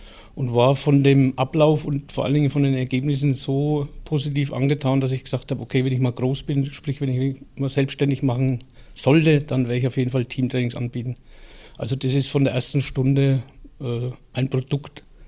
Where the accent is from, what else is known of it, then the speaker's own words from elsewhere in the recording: Schweinfurt, Bavaria, Germany; born there; ja, gebürtiger Schweinfurter